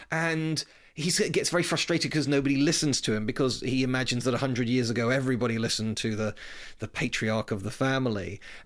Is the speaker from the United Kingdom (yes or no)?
yes; United Kingdom; accent: British; And you can tell from my accent, I'm clearly British.